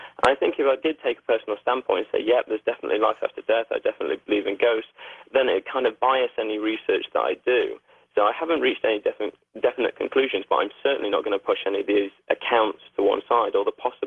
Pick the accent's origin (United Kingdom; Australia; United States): United Kingdom; East Midlands; I grew up in Nottinghamshire in the UK, and I've still got family there.